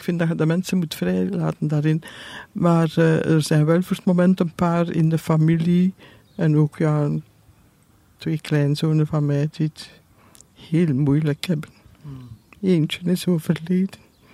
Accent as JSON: {"language": "Dutch", "town": "Geraardsbergen", "region": "East Flanders", "country": "Belgium", "said": "Ja, ik ben afkomstig van Gerardsbergen."}